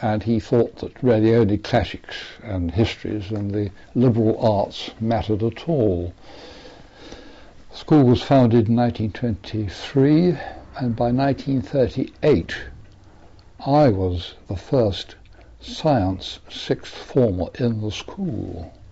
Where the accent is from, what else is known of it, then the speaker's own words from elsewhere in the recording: Claygate, South East England, United Kingdom; born there; I was born in April 1922 in suburban Claygate in Surrey, in a small semi-detached house